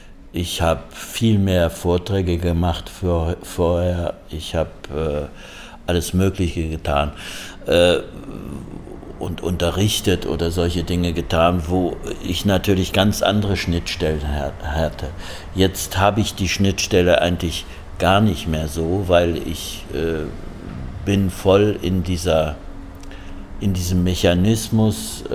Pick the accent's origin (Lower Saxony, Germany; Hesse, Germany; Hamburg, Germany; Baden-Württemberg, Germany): Lower Saxony, Germany; Braunschweig; Ich bin in Braunschweig groß geworden.